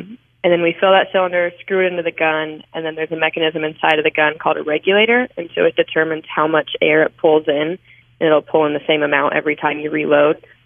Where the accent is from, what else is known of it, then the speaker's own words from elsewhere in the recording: Montana, United States; So I grew up in Montana, which is obviously another state that's big into hunting, firearms, things like that.